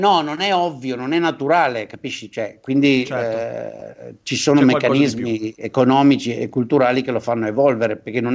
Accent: Veneto, Italy; io da buon veneto

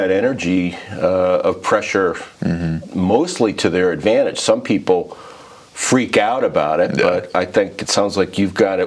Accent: Stamford, Connecticut, United States; I didn't grow up there. I grew up in Stamford, Connecticut. So okay. Outside of New York City.

